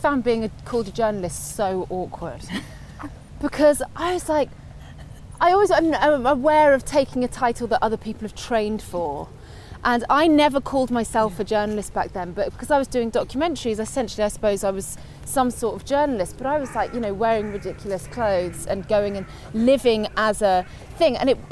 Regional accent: Guernsey; After all that, growing up on Guernsey, just waiting to go off to London and just get my name up in lights and be a famous actress

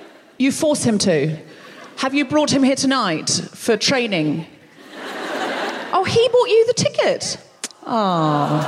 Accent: Australia; Now, the thing I want to talk to you tonight is I'm from Australia. I know I don't sound especially Australian.

